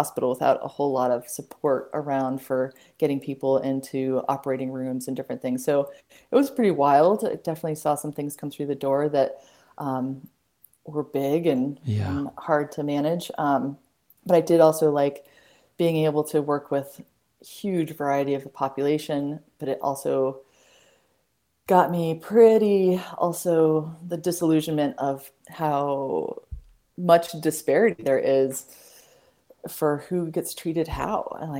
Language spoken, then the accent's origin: English; Boulder, Colorado, United States; Couldn't envision leaving the Rockies from growing up in Boulder, but just like so many people in the U.S., we get that itch to leave our hometown.